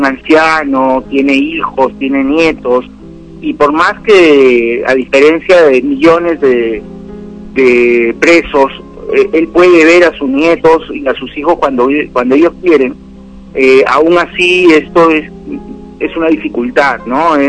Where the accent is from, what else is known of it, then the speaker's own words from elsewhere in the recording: Peru; a mí como peruano